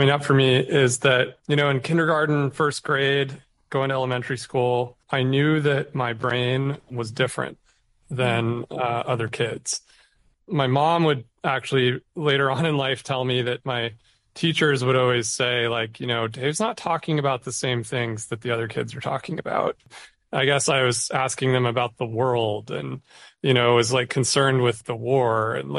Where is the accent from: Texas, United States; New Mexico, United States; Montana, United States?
Montana, United States; And so I think being from Montana is such a special thing. It's an ethos. It's a vibe. It's in my DNA. You know, I grew up west side of town.